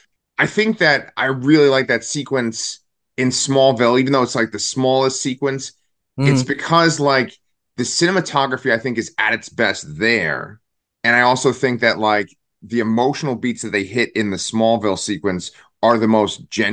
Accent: New York, United States; It's kind of ironic, you know, because I'm from New York, just like you.

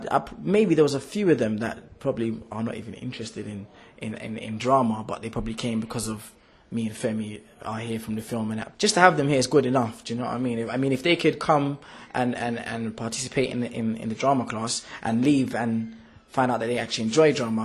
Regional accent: Brixton, London, United Kingdom; I was raised in Brixton, South London.

